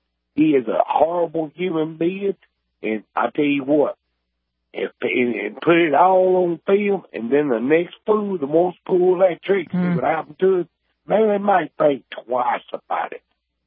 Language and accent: English; Mississippi, United States; I'm from Mississippi.